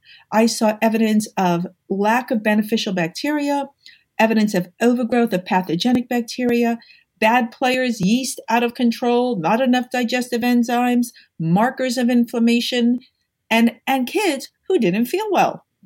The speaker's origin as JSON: {"language": "English", "region": "New York", "country": "United States"}